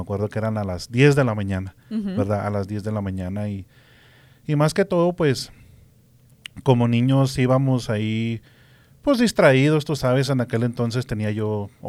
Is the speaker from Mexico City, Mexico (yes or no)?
no; Delicias, Chihuahua, Mexico; now in Denver, United States; Bueno, yo soy de la ciudad de Delicias, Chihuahua, México. Uh-huh. Sí, nací allí en Delicias y me mudé aquí a Denver en 1997. Uh-huh. Ya tengo, pues ya voy para 24 años ya.